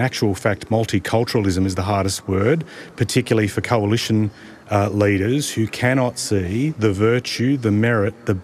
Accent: Sydney, New South Wales, Australia; I grew up in Western Sydney with kids who were migrants

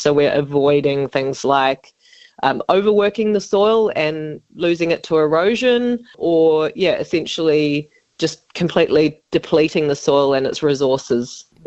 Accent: New Zealand; Actually, I'm from New Zealand, studying environmental science.

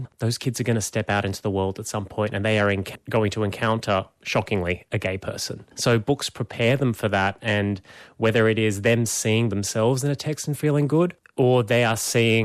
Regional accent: New South Wales, Australia; I grew up in Erwood.

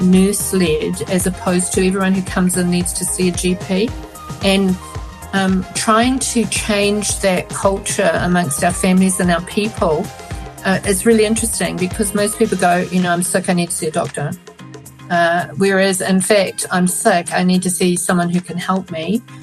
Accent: Tonga; my home country of Tonga. Have been incredibly blessed to be able to work back at home and to serve my community in Tonga as well as in New Zealand.

